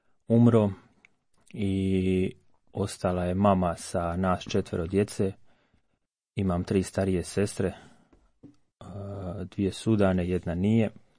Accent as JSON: {"language": "Croatian", "town": "Ljubuški", "region": "Federation of Bosnia and Herzegovina", "country": "Bosnia & Herzegovina", "tie": "born there", "said": "imam 26 godina, rođen sam u Ljubuškom, mjesto u Hercegovini."}